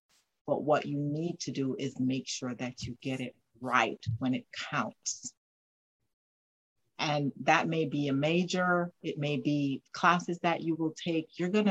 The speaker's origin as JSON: {"language": "English", "country": "Jamaica", "tie": "born or raised there", "said": "I was born and raised in Jamaica, so I went to school in Jamaica. So I attended Arden High School"}